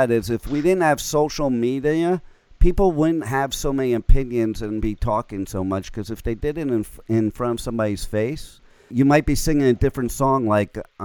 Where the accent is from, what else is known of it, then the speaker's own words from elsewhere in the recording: New Jersey, United States; also born or lived in California; now in Florida, United States; I live in Florida right now. I'm originally from Jersey, and I went to high school and part of college in California. So I'm from all three places.